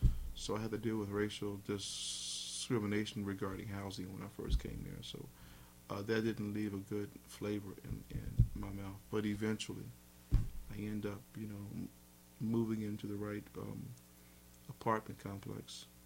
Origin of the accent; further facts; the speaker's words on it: Philadelphia, Pennsylvania, United States; also born or lived in Chicago; now in Lancaster, United States; born and raised in Philadelphia, it's a major urban area, and I spent a lot of my professional life, over 10 years, in the Chicago, Illinois area.